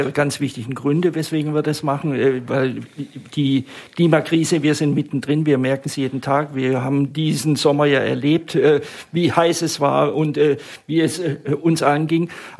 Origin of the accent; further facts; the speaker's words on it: Offenbach, Hesse, Germany; ich möchte sagen, ich komme aus Offenbach und bin hier Sprecher bei einem Ratentscheid in Offenbach.